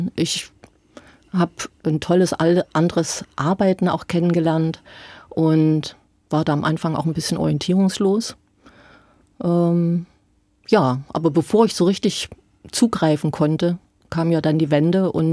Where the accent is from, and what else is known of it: Thuringia, Germany; born or raised there; also born or lived in Ore Mountains